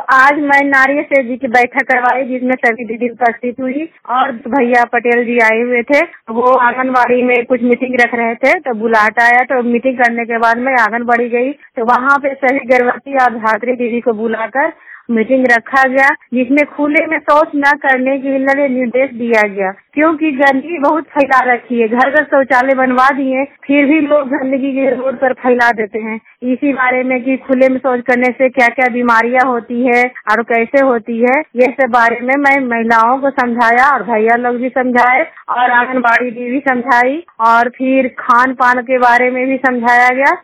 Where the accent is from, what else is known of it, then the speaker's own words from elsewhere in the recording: Janta, Bihar, India; मैं जनता गांव से हूँ, बसनिया पंचायत हरनौत प्रखंड और जिला नालंदा का निवासी हूँ।